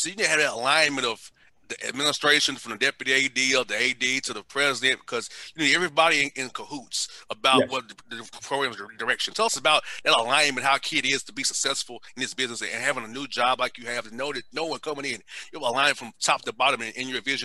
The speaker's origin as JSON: {"language": "English", "town": "Atlanta", "region": "Georgia", "country": "United States", "tie": "born or raised there", "said": "I grew up in Vine City in Atlanta. You know, that's right by the stadium."}